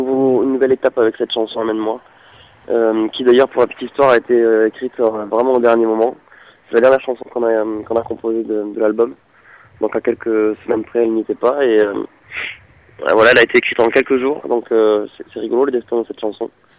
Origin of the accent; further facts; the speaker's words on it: Tarbes, Occitanie, France; des chansons qu'on a écrites dans notre studio chez nous à Tarbes